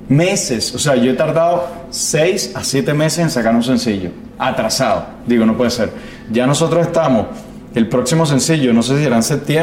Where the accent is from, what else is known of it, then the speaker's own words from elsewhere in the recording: Venezuela; Porque siento que soy un representante de Venezuela y más que yo venía a hacer folclore.